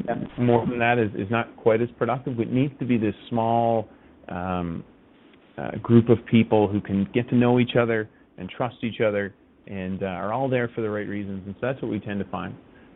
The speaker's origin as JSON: {"language": "English", "town": "Waterloo", "region": "Ontario", "country": "Canada", "said": "we are from the Waterloo region"}